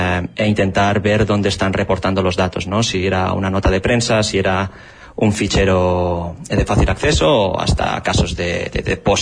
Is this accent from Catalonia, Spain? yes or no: yes; Cabrera de Mar, Catalonia, Spain; Soy de Barcelona, sí. Soy de un pueblo cerca de Barcelona, Cabrera de Mar.